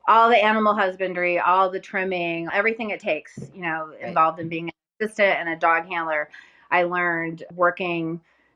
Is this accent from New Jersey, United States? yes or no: no; Arizona, United States; also born or lived in Texas; Growing up in Arizona, I was born in Texas, but I lived in Arizona until I graduated high school.